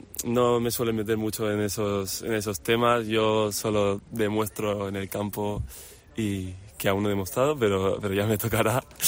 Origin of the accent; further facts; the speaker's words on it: Girona, Catalonia, Spain; porque ya que yo soy de Girona